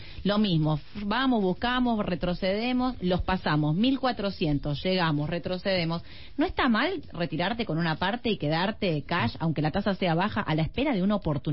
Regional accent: Argentina; como argentinos

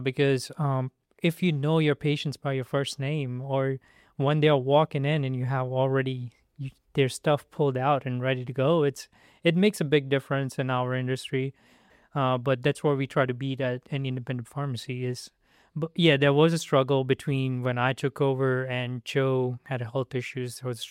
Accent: India; now in United States; I'm basically from India.

